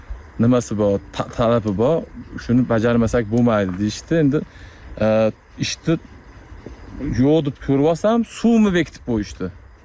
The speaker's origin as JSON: {"language": "Uzbek", "town": "Chust", "region": "Namangan Region", "country": "Uzbekistan", "tie": "born there", "said": "Men Namangan viloyat Chust tumanida tug'ilganman o'zim. 2019 yildan Qashqadaryo viloyatiga kelib, tadbirkorlik bilan shug'ullanaman"}